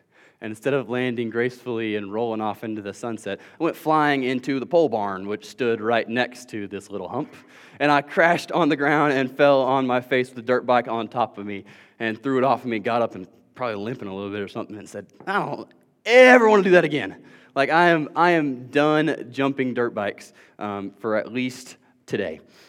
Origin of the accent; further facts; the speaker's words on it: Illinois, United States; When I was a kid, I grew up in Illinois, but most of our extended family lived in Georgia.